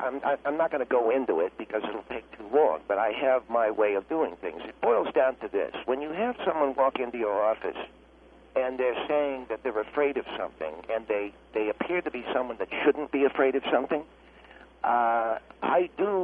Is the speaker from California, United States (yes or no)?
yes; California, United States; well, I come from California, earthquake country